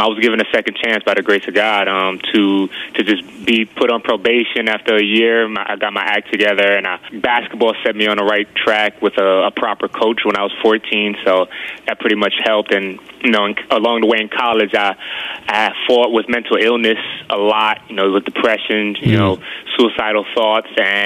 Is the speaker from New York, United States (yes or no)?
yes; Brooklyn, New York, United States; born there; I was born in Brooklyn, New York. By the age of one, I was placed in the foster care system because my mom was negligent.